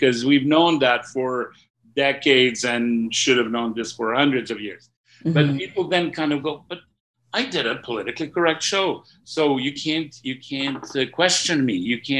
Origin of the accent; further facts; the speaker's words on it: Sarajevo, Federation of Bosnia and Herzegovina, Bosnia & Herzegovina; I see a whole bunch of theater companies doing shows about war in Sarajevo, which is my hometown.